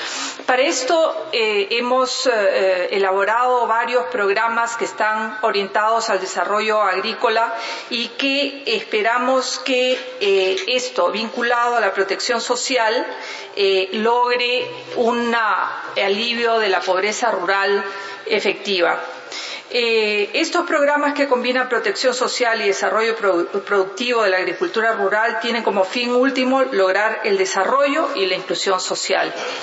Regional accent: Peru; Persiste aún un nivel significativo de pobreza rural en mi país, concentrado en las zonas altoandinas y selva

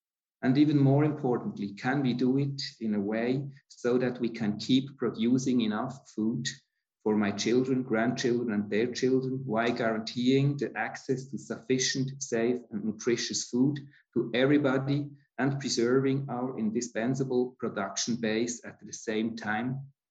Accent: Switzerland; I was born in 1972 in Switzerland, where I grew up as a farm boy

